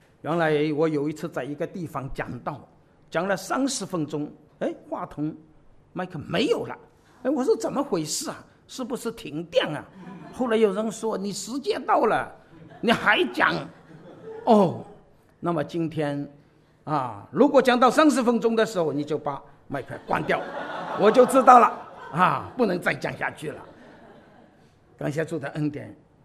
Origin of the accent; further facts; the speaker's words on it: Wenzhou, Zhejiang, China; 大家好啊，我是来自温州